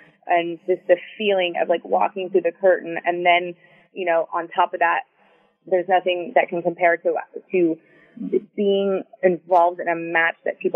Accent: Houston, Texas, United States; moved away as an adult; I moved my entire life. I'm from Houston. I had never lived anywhere else. I moved my life to Tampa

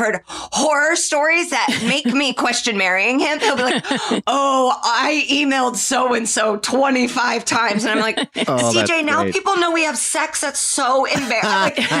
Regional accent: Indianapolis, Indiana, United States; now in Los Angeles, United States; And I'm from Indianapolis.

